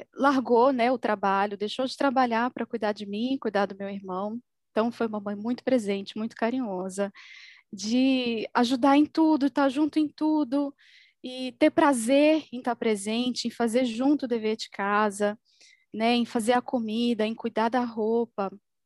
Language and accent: Portuguese; Belo Horizonte, Minas Gerais, Brazil; now in Natal, Brazil; eu sou mineira de Belo Horizonte, mas moro em Natal há quase 3 anos.